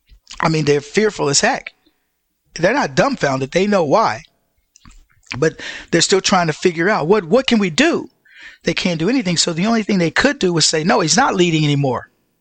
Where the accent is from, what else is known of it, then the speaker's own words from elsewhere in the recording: Texas, United States; let's go to Whataburger because I grew up eating Whataburger in Texas.